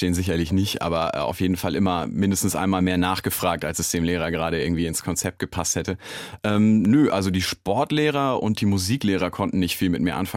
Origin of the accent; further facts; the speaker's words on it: Celle, Lower Saxony, Germany; Also das war Celle in Niedersachsen. Das ist eine relativ kleine Stadt, liegt nördlich von Hannover.